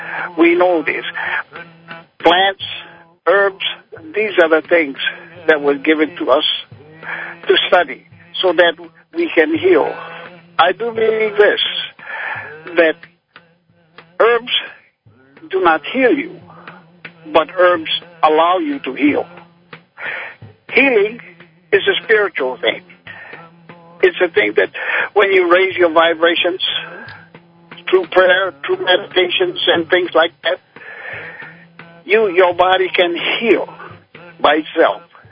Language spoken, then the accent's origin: English; Hawaii, United States; I grew up on the Big Island of Hawaii, where like all people of spirituality, grow up learning the basics of all things with nature.